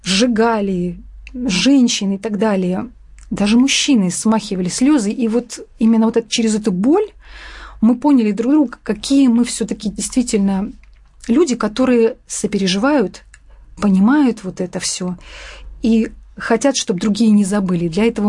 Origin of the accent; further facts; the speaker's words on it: Belarus; now in Omsk, Russia; И мы, как бы омские белорусы, вот, состоялось такое действие